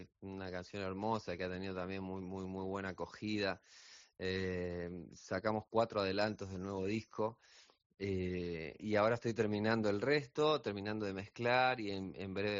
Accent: Argentina; haciendo conciertos también en Argentina, en mi tierra.

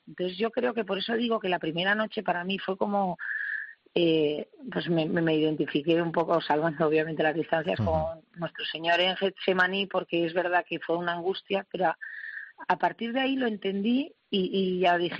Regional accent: Basque Country, Spain; soy vasca y a mí hablar de mis sentimientos me da un poco de vergüenza

